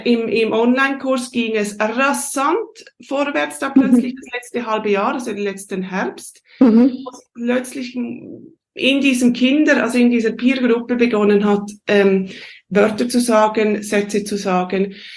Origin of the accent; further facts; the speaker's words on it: Switzerland; accent: Swiss German; ich spreche Schweizerdeutsch und ich möchte das Schweizerdeutsch weitergeben